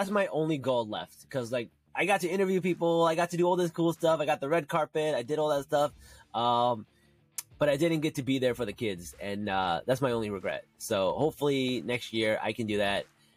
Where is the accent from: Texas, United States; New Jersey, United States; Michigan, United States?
New Jersey, United States; Newark; Like, I grew up in Newark. I grew up near Jersey City.